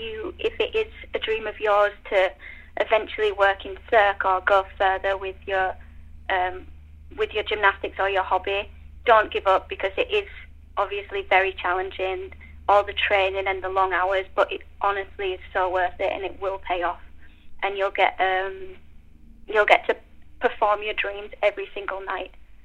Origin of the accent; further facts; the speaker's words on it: Tingley, Yorkshire and the Humber, United Kingdom; I'm actually from Tingley.